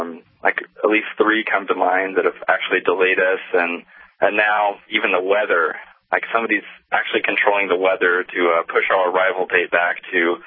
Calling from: Brattleboro, Vermont, United States; Right now we're at a hotel room in Brattleboro.

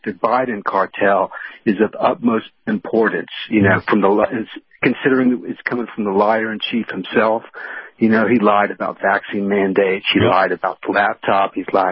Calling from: Atlanta, Georgia, United States; Yeah, Captain … I'm calling from Atlanta.

